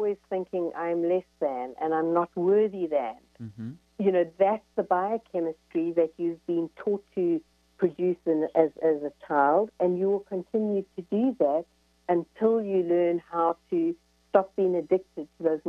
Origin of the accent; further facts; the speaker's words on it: South Africa; Because I was brought up in South Africa, in apartheid South Africa.